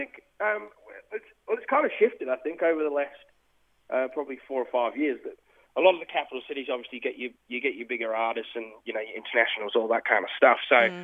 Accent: South Australia, Australia; I'm from South Australia

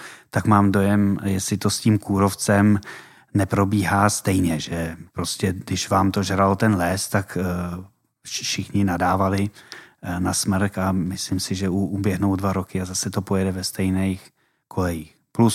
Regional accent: Vysočina Region, Czechia; já jsem z Vysočiny, tak to, že někdo na severní Moravě se mě netýká, to je nějaký jiný kraj, jiný podmínky

